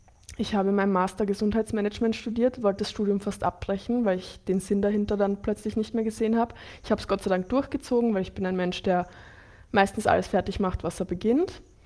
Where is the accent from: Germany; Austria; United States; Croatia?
Croatia; weil ich mich so gut auskenne in Kroatien, weil ich gebürtige Kroatin bin und weil das meine Heimat ist